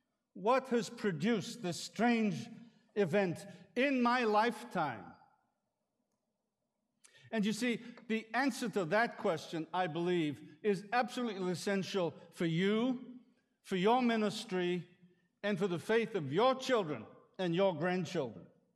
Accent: United Kingdom; I'm still a British subject, by the way. You can probably tell.

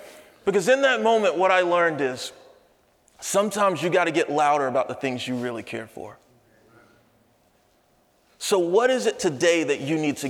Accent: Anderson, South Carolina, United States; Now, I'm from Anderson, South Carolina, the big booming city in the upstate.

